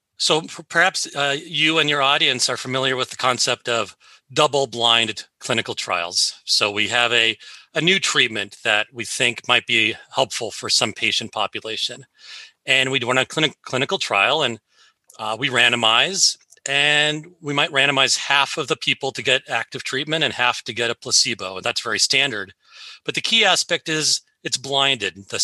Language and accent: English; Seattle, Washington, United States; Well, I was raised here in Seattle, and I never left.